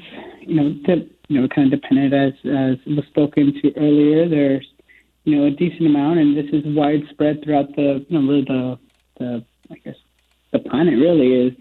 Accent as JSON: {"language": "English", "town": "Sioux City", "region": "Iowa", "country": "United States", "tie": "born or raised there", "said": "Growing up in Sioux City, Iowa, that's where I was born and raised. Both my parents continue to this day to work in the, meatpacking plant industry."}